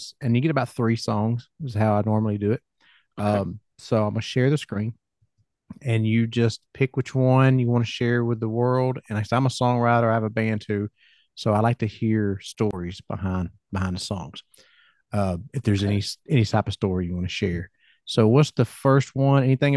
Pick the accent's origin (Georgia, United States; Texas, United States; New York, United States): Georgia, United States; I'm like, no, sweetheart, I'm from Georgia. I don't even sound Scottish.